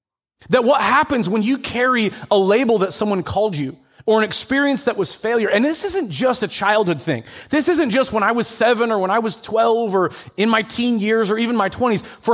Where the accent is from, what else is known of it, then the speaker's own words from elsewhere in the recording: Everett, United States; I grew up in this community. I was born in Everett, spent a lot of time all the way through the school district here.